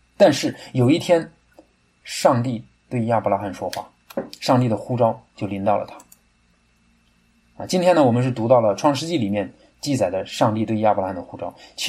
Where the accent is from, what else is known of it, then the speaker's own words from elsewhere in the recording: Kaifeng, Henan, China; 因为我的老家开封出现在这个文章里